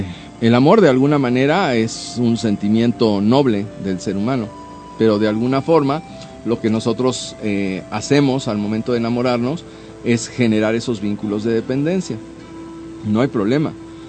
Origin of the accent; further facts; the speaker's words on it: Mexico; quisiéramos nosotros como mexicanos llegar